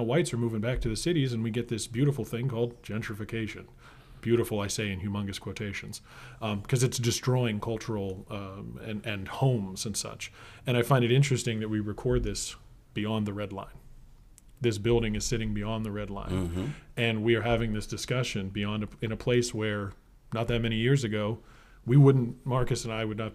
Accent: Scotland, United Kingdom; I'm super Scottish.

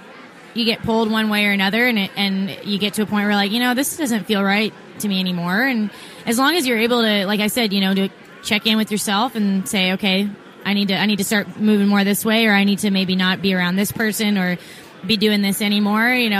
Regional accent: Bowmanville, Ontario, Canada; I grew up in Bowmanville, Ontario.

